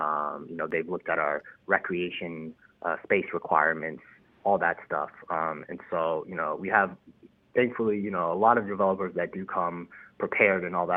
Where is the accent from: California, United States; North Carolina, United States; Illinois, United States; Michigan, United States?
North Carolina, United States; Indian Trail; now in Chapel Hill, United States; I came from Indian Trail, North Carolina, so a very different vibe to come to college